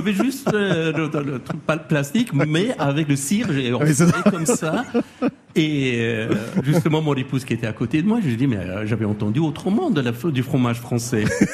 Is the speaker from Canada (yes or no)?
no; Afghanistan; il n'y a aucune raison que ça aille mal dans mon pays d'origine, en Afghanistan.